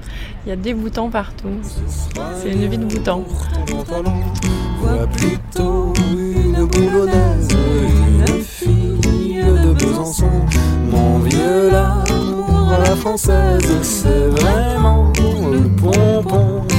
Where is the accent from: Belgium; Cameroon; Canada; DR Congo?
Canada; Quebec; now in France; je suis du Québec.